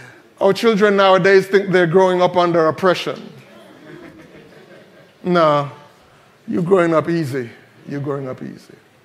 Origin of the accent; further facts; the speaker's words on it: Jamaica; I grew up in Jamaica, and in America, you don't clean shoes. You just throw them out and get a new pair. But in Jamaica, you had to clean shoes.